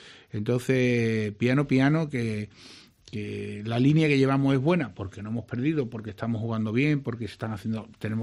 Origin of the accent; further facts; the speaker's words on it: Seville, Andalusia, Spain; Soy sevillano y andaluz, y efectivamente.